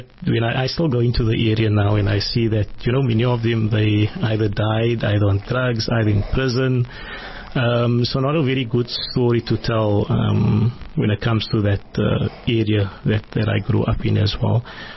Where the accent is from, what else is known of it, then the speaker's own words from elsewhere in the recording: Salt River, Western Cape, South Africa; Salt River, and also in Tafel, sir.